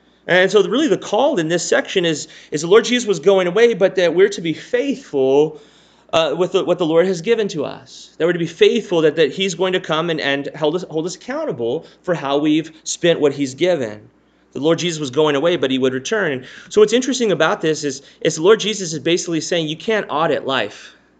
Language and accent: English; Texas, United States; Now, it's hard for me as a Texan to read this